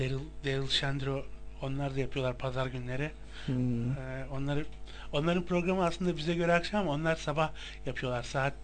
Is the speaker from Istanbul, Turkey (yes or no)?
yes; Ağva, Istanbul, Turkey; mesela ben Şile, Ağva benim memleketim.